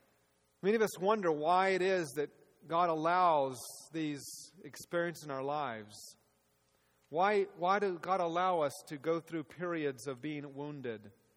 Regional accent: Atlanta, Georgia, United States; I grew up in Atlanta, Georgia, and I am the youngest of three boys.

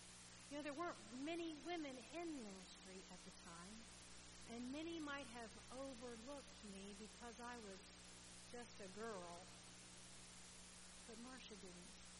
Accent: Gainesville, United States; Many of you know that I grew up here in Gainesville, and I grew up as a part of Trinity.

